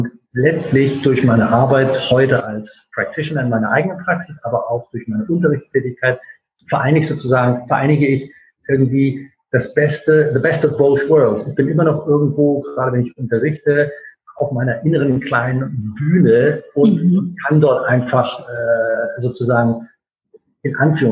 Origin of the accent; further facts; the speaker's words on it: Germany; now in United Kingdom; ich bin Deutscher, lebe in England